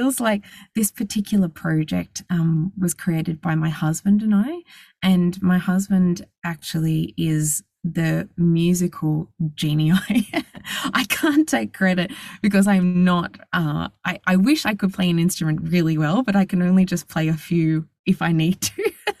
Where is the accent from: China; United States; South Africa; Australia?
Australia; Well, I grew up in Australia, still here, not that this looks like Australia, but I'm from Australia